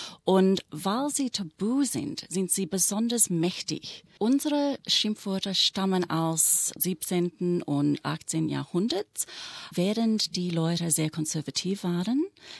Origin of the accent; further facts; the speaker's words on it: Australia; Natürlich, ich bin Australierin.